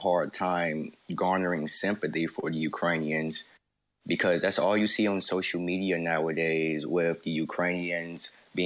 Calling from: South Carolina, United States; Well, no, it's just I'm calling from South Carolina, and I've been talking with a lot of people in my community

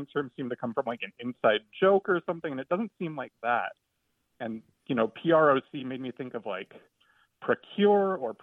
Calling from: Washington, District of Columbia, United States; I'm calling from Washington, D.C.

